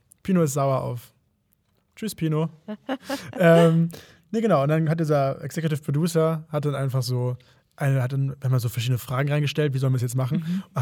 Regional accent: Hamburg, Germany; Ich bin Hamburger.

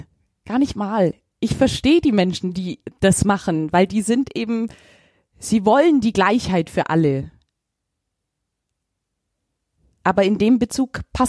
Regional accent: Augsburg, Bavaria, Germany; also ich bin schon in Pferse aufgewachsen

